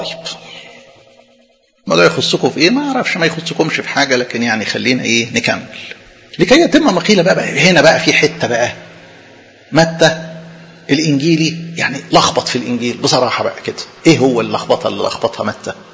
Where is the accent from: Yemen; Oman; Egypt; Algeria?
Egypt; Upper Egypt; أنا طبعا صعيدي يعني أبا عن جد، ويعني دماغي دي دماغ صعيدة تمام